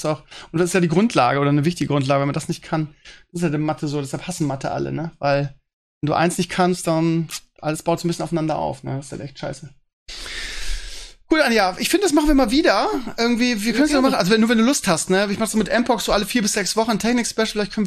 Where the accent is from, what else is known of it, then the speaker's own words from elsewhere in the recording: Northern Germany, Germany; ich kann aber als Norddeutscher überhaupt nichts mit anfangen